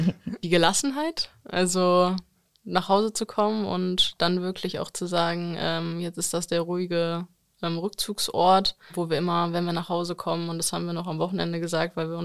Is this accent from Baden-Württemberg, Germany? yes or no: no; Dorsten, North Rhine-Westphalia, Germany; Aus Dorsten. Ich weiß nicht, ob das was sagt. Liegt direkt neben Gelsenkirchen, also ist nicht weit von der Schalke Arena entfernt. Ja. Und da aus einem ganz kleinen Dorf, 200.000 Einwohner, Altendorf-Ulfgotter heißt es, so langweilig wie es klingt, ist es auch.